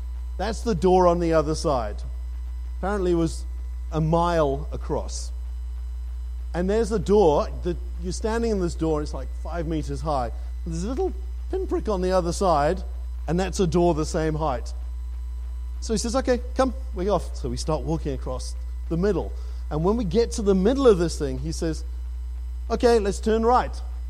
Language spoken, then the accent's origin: English; United Kingdom; My accent comes from the fact that I was born in the UK. I basically finished my schooling there before I had the opportunity of following my parents to Johannesburg.